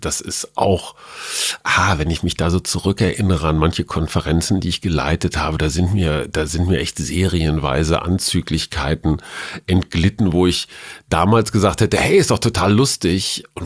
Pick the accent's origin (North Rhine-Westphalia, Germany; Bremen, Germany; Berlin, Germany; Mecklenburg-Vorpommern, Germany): North Rhine-Westphalia, Germany; Münster; Ja, ich denke immer ans Radfahren als Münsteraner.